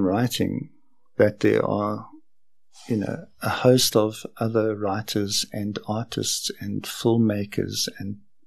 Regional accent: Pretoria, Gauteng, South Africa; now in Johannesburg, South Africa; I didn't grow up in Johannesburg, so I'm not born and bred Joburg. Mm. I grew up in Pretoria and came to Johannesburg when I came to study at Wits.

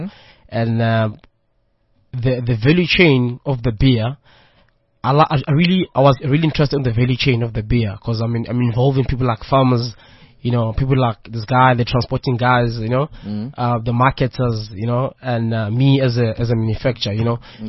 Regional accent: Tembisa, Gauteng, South Africa; I'm from Tembisa. I'm a brewer.

